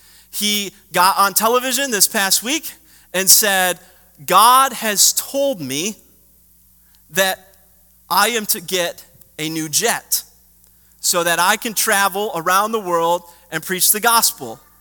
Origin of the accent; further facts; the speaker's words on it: Michigan, United States; I grew up in the 90s as a pretty big basketball fan. Okay, I was growing up in Michigan.